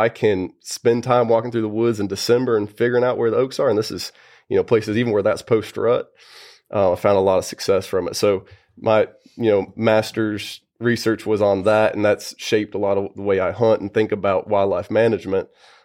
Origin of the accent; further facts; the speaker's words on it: North Carolina, United States; But I'm from North Carolina, from the mountains there. Went to North Carolina State, and I eventually came to Mississippi State for my master's.